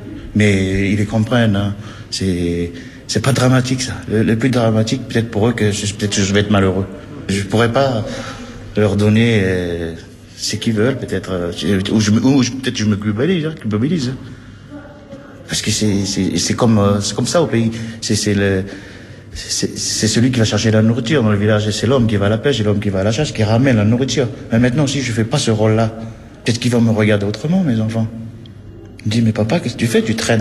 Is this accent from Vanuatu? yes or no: yes; Vanuatu; born or raised there; now in France